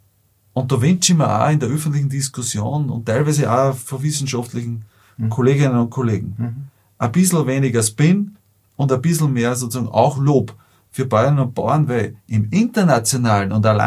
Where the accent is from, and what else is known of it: Lower Austria, Austria